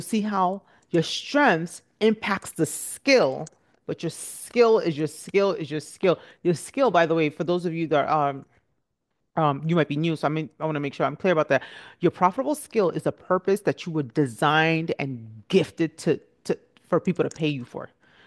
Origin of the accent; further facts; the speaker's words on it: Nigeria; I'm Nigerian. And so I remember growing up, it was just always a big deal.